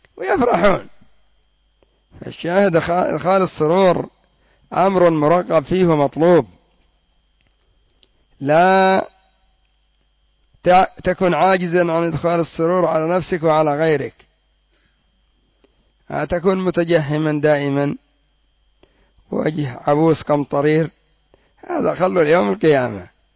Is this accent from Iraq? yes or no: no; Yemen; النقل الجماعي الذي يسمى عندنا في اليمن بالرويشان